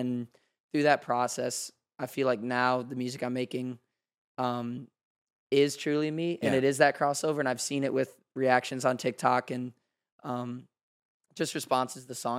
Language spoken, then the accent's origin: English; Arizona, United States; Because where I grew up in Arizona, it was like, you go to the left and you have like, you know, 10 minutes down the road, it's like horse ranches and everyone's like super Southern.